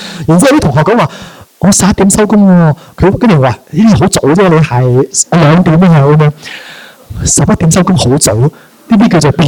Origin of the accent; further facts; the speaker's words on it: Hong Kong; 所以呢，为什么我们香港人这么多脾气呢？